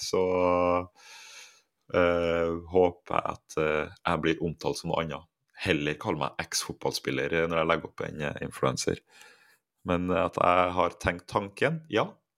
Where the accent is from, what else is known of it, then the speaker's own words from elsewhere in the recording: Halset, Trøndelag, Norway; Så hvis alle på Halset der jeg vokste opp hadde spilt noen annen, så hadde jeg gjort det.